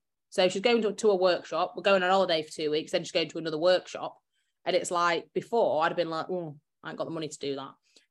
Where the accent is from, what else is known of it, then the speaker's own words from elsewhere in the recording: East Midlands, United Kingdom; No, I don't like Yorkshire. I'm from Lincolnshire.